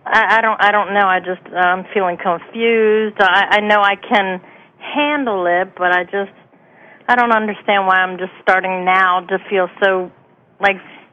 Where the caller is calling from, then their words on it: Maryland, United States; I'm calling from Maryland.